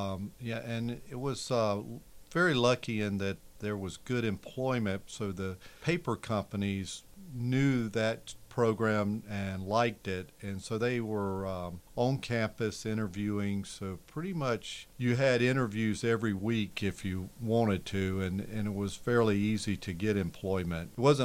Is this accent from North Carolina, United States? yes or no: yes; Yanceyville, North Carolina, United States; No, the town I grew up in was very small. Yanceyville was probably half the size of Port Townsend, much smaller, very rural area.